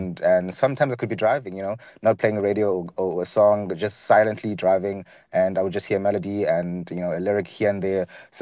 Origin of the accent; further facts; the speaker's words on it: Bisho, Eastern Cape, South Africa; now in East London, South Africa; No, originally I'm from Bisha in the Eastern Cape, but I'm based in East London because of work.